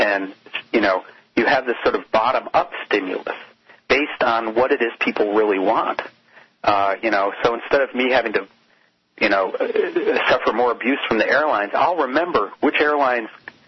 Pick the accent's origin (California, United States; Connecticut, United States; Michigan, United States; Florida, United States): Michigan, United States; Detroit; Yeah, I mean, I grew up in Detroit. One of my first jobs was as a UAW worker